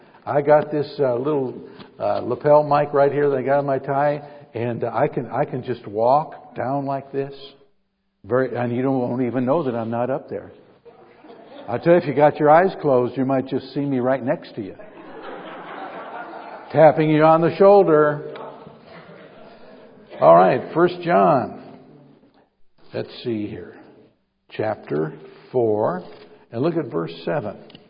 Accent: Belleville, Michigan, United States; And he found out I was from Belleville.

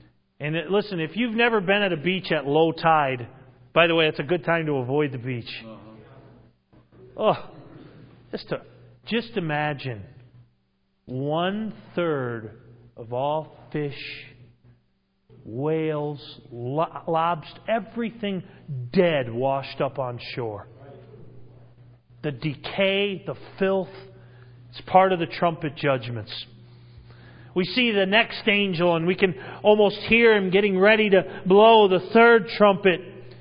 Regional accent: New England, United States; We're from New England. I mentioned that already. Did I mention we're from New England?

